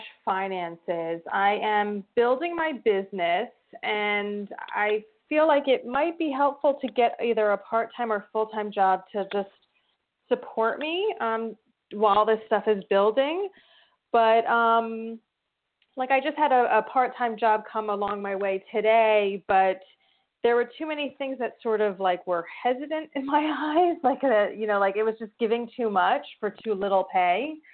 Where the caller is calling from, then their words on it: New Jersey, United States; I'm calling from New Jersey.